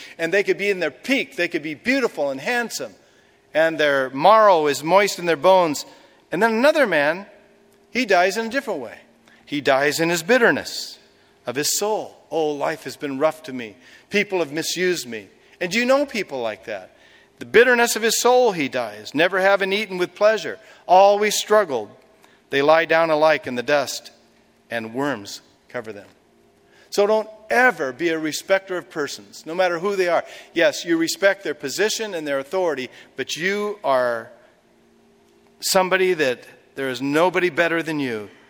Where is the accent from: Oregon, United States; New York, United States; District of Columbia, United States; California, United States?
Oregon, United States; Portland; As a boy growing up in Portland, Oregon, there were a lot of train tracks and a big old funky station downtown on the west side of Portland.